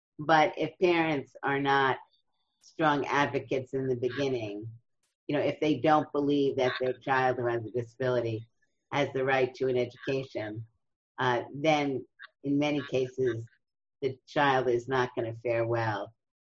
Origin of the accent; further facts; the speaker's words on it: Brooklyn, New York, United States; I grew up in Brooklyn, New York.